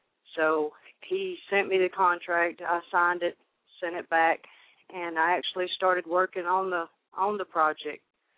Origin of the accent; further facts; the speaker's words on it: Cleveland, Georgia, United States; I'm from Cleveland, Georgia.